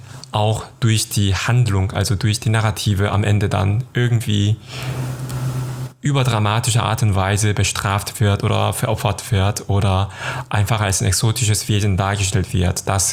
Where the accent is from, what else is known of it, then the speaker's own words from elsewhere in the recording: South Korea; now in Cologne, Germany; Ich komme aus Südkorea und lebe in Köln seit 2010.